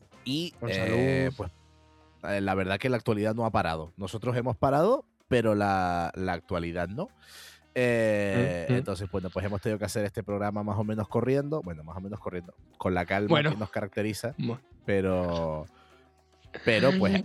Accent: Canary Islands, Spain; yo en mi tierra, en Tenerife

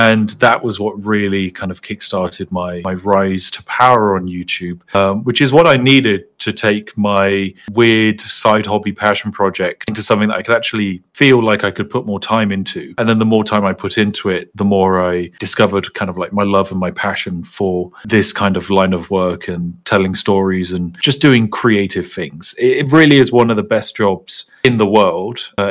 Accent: United Kingdom; definitely not the first person to kind of have a brand around being either eccentrically British or being British and playing video games.

